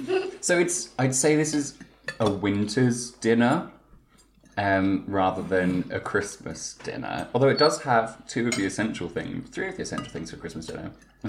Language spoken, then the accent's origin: English; London, United Kingdom; I was born and raised in London.